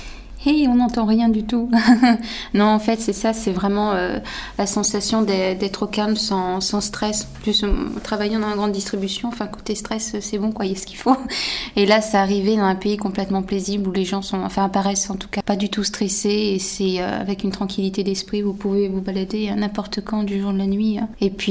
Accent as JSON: {"language": "French", "country": "France", "lives_now": "Kiruna, Sweden", "said": "Comme vous le savez, je suis française et depuis peu à Kiruna"}